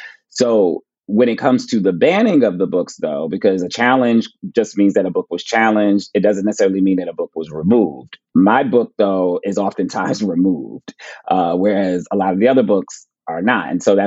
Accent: New Jersey, United States; Like, I'm from New Jersey.

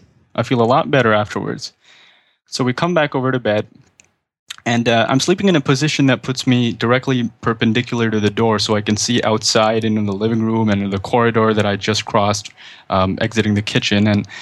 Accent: Karachi, Sindh, Pakistan; moved away as an adult; now in Canada; I moved to Canada about 10 years ago, but 2 years prior to that, I was still living in my hometown of Karachi, Pakistan.

